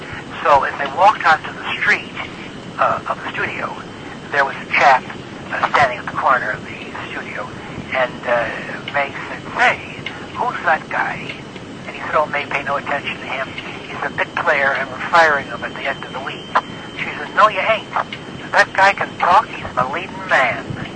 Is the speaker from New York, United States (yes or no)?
yes; Buffalo, New York, United States; born there; I was born in Buffalo, New York, and I met Lucille Ball.